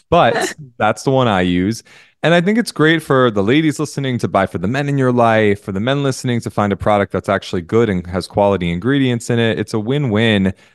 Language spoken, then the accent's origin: English; New Jersey, United States; I'm from Jersey. I'm Italian. I have a thick head of hair.